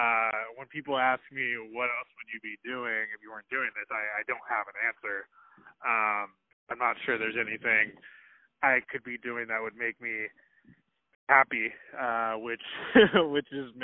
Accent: Portland, Oregon, United States; I grew up in Portland, Oregon, and was a diehard Blazers fan

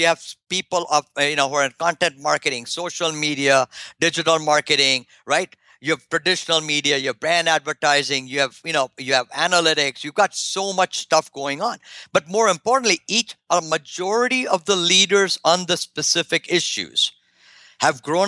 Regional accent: India; or the music that was played in my home country in India 1,000 years ago

